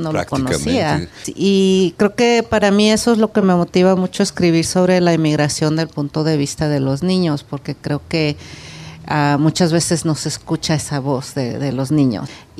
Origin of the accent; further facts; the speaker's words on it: Los Angeles, California, United States; llegué sin permiso y crecí en Los Ángeles con esos retos de tratar de aprender inglés, de navegar esa nueva cultura.